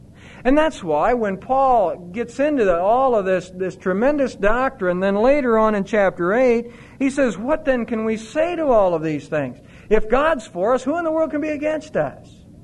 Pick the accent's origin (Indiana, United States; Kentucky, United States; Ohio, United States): Ohio, United States; When I came from Ohio, when Connie and I loaded up our car and all of our possessions that we had, didn't get them all in the car, but we got some in a van, truck, and we brought them down here to Texas.